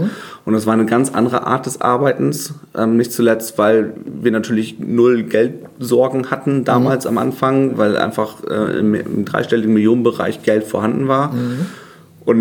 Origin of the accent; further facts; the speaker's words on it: Vechta, Lower Saxony, Germany; Ja, also ich bin gebürtig aus Vechta und das ist eine Stadt oder eine Region, die ich sehr zu schätzen gelernt habe.